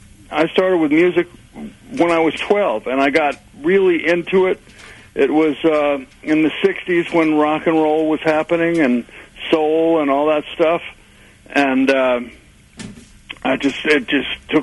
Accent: New York, United States; And I grew up in the New York area in the suburbs. And I got to hear a lot of music and stuff. And then I went to Boston and went to Berkeley for 2 years.

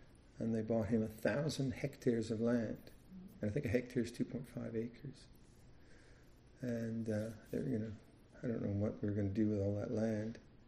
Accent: Canada; first language Latvian; English is a second language; also born or lived in Germany; And then I was born in 47 near Stuttgart. And, so we were kind of refugee type folk. And then in 52 we came to Canada. So a typical kind of Canadian story, refuge, you know, Latvian language at home, English on the street.

